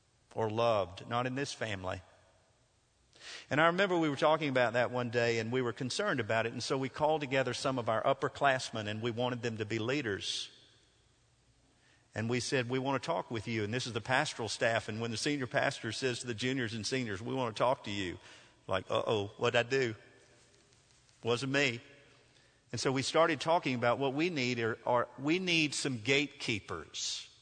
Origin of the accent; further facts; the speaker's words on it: Nashville, Tennessee, United States; I grew up in Nashville, and I grew up as a Vandy fan